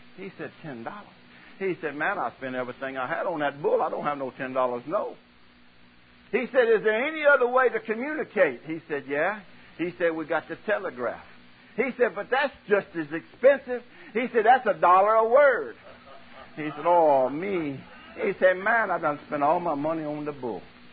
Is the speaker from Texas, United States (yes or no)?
no; Alabama, United States; born there; now in Louisiana, United States; Because, see, I was born in Alabama, but I got saved and delivered. And God sent me to Louisiana.